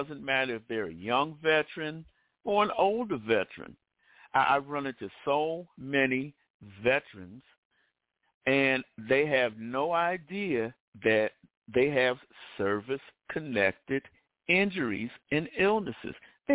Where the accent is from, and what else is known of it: Maryland, United States